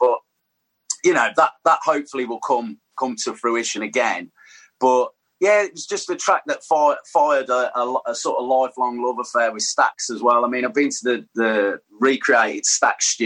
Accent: Tamworth, West Midlands, United Kingdom; So I grew up in Tamworth. So I was, all my family's from Birmingham, as you can probably gather from the dulcet tones, mate. So all my family's from Birmingham, Ward End and Acocks Green.

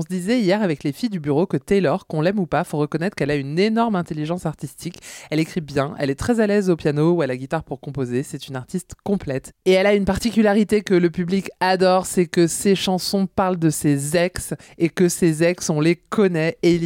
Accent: France; je suis française

